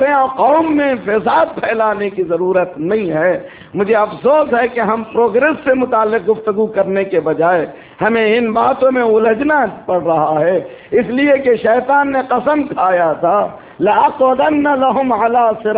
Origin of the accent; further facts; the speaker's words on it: Alipur, Karnataka, India; Urdu is a second language; now in Canada; یہیں کا بچہ ہوں, یہیں سے ہندوستان میں بنگلور سے قریب ایک علی پور دیہات ہے, اس دیہات کا رہنے والا ہوں. میری زبان سے آپ سمجھ رہے ہوں گے, کوئی اردو بھی مجھے آتی جاتی نہیں ہے